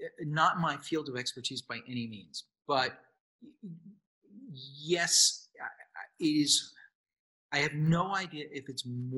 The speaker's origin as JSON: {"language": "English", "region": "New York", "country": "United States", "tie": "born or raised there", "said": "No. It's freezing. I grew up in New York. The water was like bathwater."}